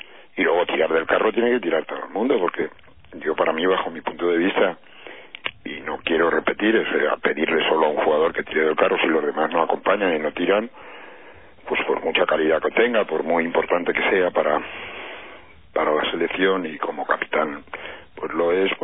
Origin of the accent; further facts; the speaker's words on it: Spain; tener identidad de cómo somos los españoles